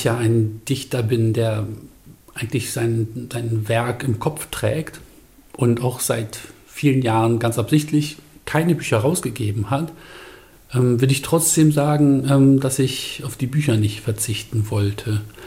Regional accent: Bremen, Germany; Ich hatte ja einen älteren Bruder in meiner Kindheit in Bremen

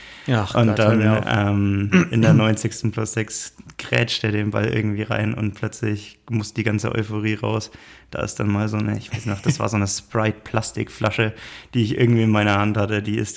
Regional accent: Nuremberg, Bavaria, Germany; bin 24 Jahre alt, komme, wie man an meinem Dialekt dann doch unschwer erkennt, auch aus Nürnberg.

